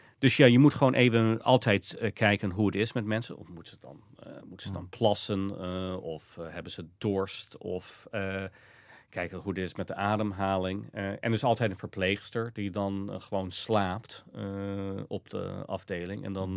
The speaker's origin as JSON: {"language": "Dutch", "country": "United States", "second_language": "Dutch", "said": "Ja, ik was ook als Amerikaan gefascineerd door waarom."}